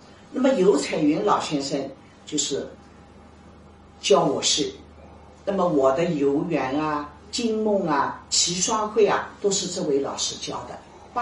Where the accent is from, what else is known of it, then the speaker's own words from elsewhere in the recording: Suzhou, Jiangsu, China; 在我的老家就是苏州的去看我的姑妈